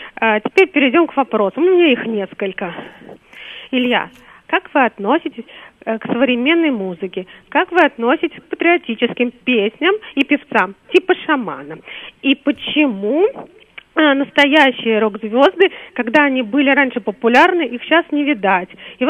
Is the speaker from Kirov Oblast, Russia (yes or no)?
no; Moscow, Russia; Я из Москвы